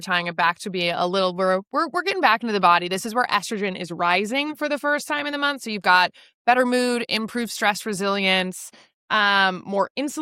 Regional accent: Wisconsin, United States; You grew up in Chicago. I grew up in Wisconsin.

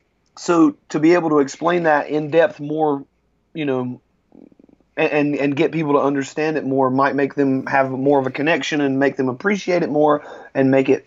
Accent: North Carolina, United States; I grew up in North Carolina, close to Charlotte, North Carolina.

